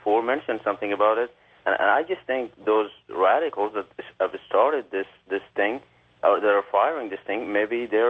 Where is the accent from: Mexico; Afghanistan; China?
Afghanistan; now in Baton Rouge, United States; You know, I'm from Afghanistan, and I just think this is a very crazy, you know, thing going on over there.